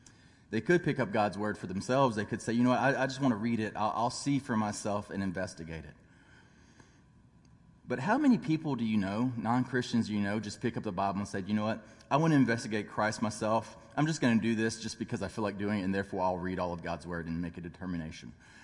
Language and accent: English; Louisiana, United States; now in Virginia, United States; When I was growing up in Louisiana, many of the people in my small hometown would warn, "Don't touch an armadillo.